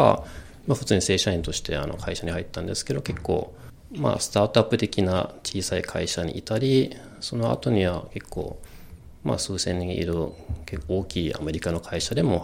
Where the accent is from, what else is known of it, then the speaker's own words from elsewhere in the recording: Austria; Japanese is a second language; moved away as an adult; now in Japan; ヨーロッパのオーストリアという国が出身なんですけど、うん、そこで生まれ育ち、まあ、大学とかも通って仕事も向こうでしてたんですけど、そこから、まあ、一旦向こうの、まあ、仕事か生活辞めて日本に来て、